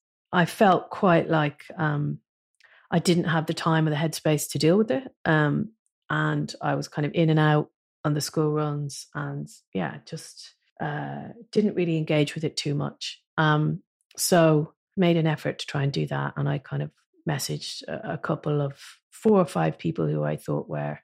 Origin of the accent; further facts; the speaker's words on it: Ireland; now in London, United Kingdom; And I get it, because when you live abroad, you have this sense of never being Irish enough to live in Ireland again, because I've lived in London for 25 years, but also always being a foreigner in London.